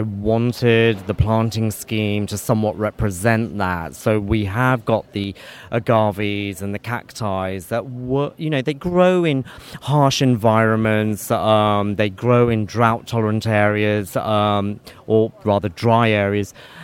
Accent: Kenya; born there; I have an Indian ancestry. I was born in Kenya.

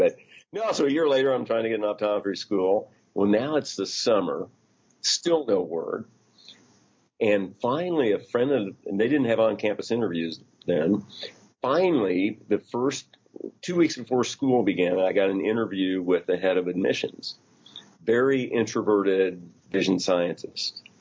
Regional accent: Terre Haute, Indiana, United States; I grew up in Terre Haute, Indiana. That is a city that probably isn't as distinguished and as so many others, but I will say that it was the home of Larry Bird when I was there.

